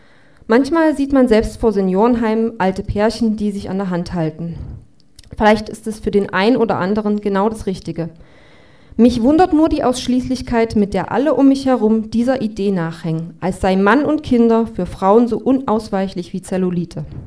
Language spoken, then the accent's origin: German; Baden-Württemberg, Germany; findet man da, wo ich herkomme. Die Schwaben haben Günther Oettinger erfunden, die S-Klasse und die Kehrwoche.